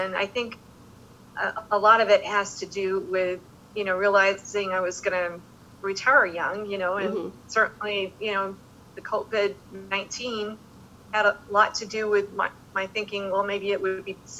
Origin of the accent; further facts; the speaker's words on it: Noblesville, Indiana, United States; also born or lived in Greencastle, United States / Dyersville, United States; Well, my family moved to Noblesville in 1973. We came from Greencastle, Indiana, and beyond that, Dyersville, Iowa